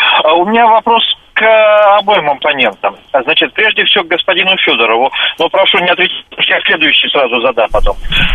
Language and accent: Russian; Tomsk, Tomsk Oblast, Russia; я сам из Томска, я хорошо знаю, я работал там в органах